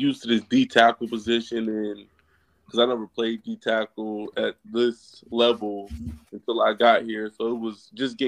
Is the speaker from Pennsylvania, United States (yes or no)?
no; Virginia, United States; I'll go out to Blacksburg and see what it's – because I'm from Virginia, but I've never been to Blacksburg.